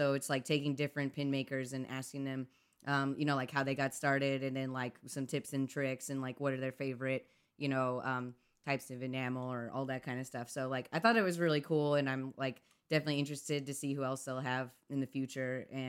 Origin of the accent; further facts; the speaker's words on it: Missouri, United States; I grew up in Missouri. So, like, you swim in, like, lakes and rivers.